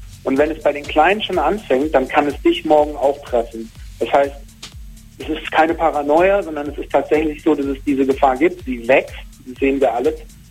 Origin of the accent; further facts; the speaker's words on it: Germany; Also ich bin Deutscher, ich habe einen deutschen Pass und ich bin auch kein Israeli, ich bin einfach deutscher Jude, ich bin hier geboren.